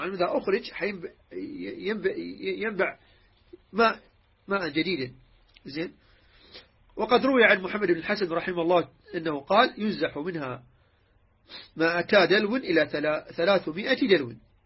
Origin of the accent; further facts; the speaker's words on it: Iraq; كما يقال عندنا بالعراق،